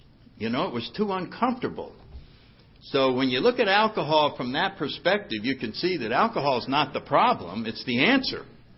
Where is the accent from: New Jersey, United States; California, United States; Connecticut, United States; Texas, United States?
Connecticut, United States; New Haven; I grew up in Connecticut, in New Haven, and... seemed like a pretty normal childhood